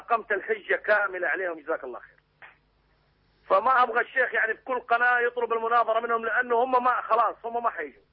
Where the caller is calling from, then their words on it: Jeddah, Makkah Province, Saudi Arabia; إحنا آل البيت من الحجاز، أنا أكلمك من جدة